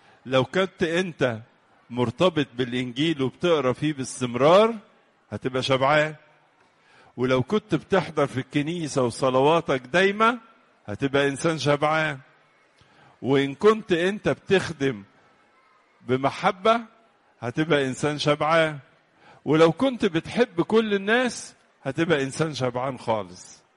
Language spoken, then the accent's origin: Arabic; Egypt; وبيحبوا العلاقات الطيبة اللي بتشملنا كلنا كمصريين